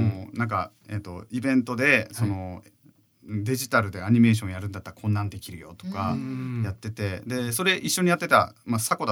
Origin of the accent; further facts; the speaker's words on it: Kansai, Japan; で自分が関西出身で